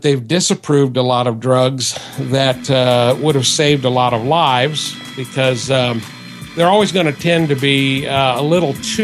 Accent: Alton, Illinois, United States; And I grew up in Alton, Illinois, and she didn't have a license.

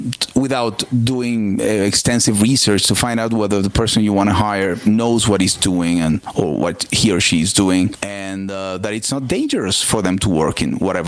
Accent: Venezuela; now in Mexico; I'm original from Venezuela, and I'm calling from Mexico. I've lived here for 20 years

